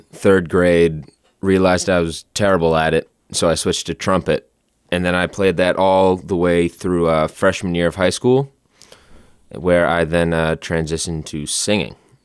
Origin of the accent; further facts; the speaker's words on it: Arlington, Massachusetts, United States; I'm from Arlington, Massachusetts. Town about 20 minutes west of Boston. I lived there all my life